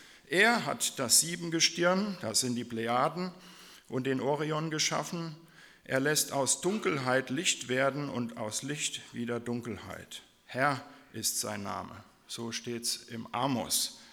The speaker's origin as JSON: {"language": "German", "town": "Waldböckelheim", "region": "Rhineland-Palatinate", "country": "Germany", "tie": "born or raised there", "said": "Aber B ist der Maler auch aus Waldböckelheim, aus meinem Heimatdorf."}